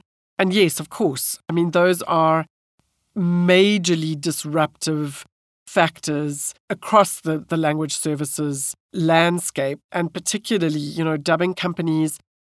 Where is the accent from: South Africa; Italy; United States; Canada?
South Africa; You know, I'm South African and I'm African.